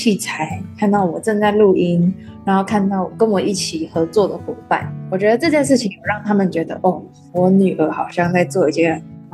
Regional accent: Liugui, Kaohsiung, Taiwan; 我小时候生活在那个六龟嘛，然后六龟就是一个很淳朴、很纯真，然后保留了大自然非常多的地方。

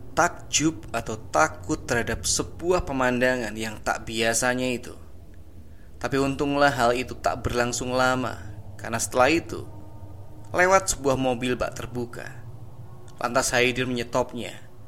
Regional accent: Batam, Riau Islands, Indonesia; Perkenalkan … Saya berasal dari kota Batam.

